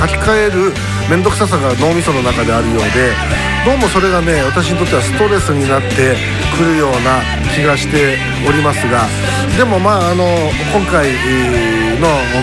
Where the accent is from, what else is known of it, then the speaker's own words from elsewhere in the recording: Tokyo, Japan; もともと生まれは違うんですけど、ほぼほぼ事実上東京で生まれたような育ったようなというところで、ご幼少の身切りは東京の水で育てられたわけですし